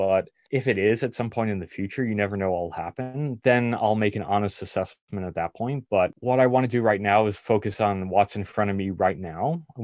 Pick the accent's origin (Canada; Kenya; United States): United States; New York City, New York; I rode the MTA like pretty much my whole life growing up in New York.